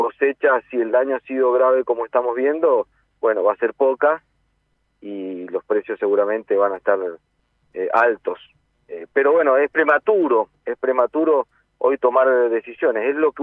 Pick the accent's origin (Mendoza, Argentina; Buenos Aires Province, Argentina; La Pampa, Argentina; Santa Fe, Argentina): Mendoza, Argentina; A eso tenemos que apuntar como mendocinos, a tener buenas cosechas